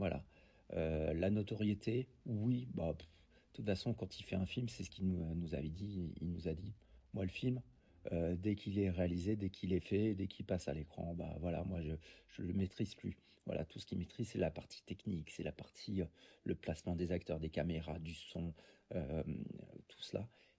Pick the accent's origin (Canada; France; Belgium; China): France; Colmar, Grand Est; vu que je suis originaire d'Alsace, de Colmar précisément